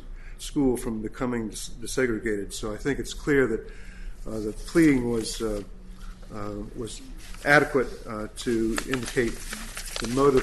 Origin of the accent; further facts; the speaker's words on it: Georgia, United States; I'm from Georgia, and if, for example, a member of the KKK firebombed a school